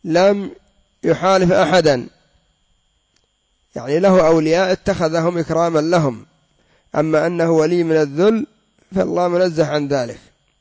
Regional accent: Yemen; وكان عندنا في اليمن مصنع لكن دمره الله

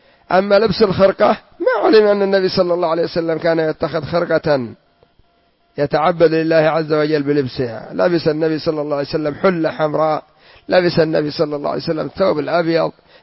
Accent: Yemen; ونحن عندنا في اليمن

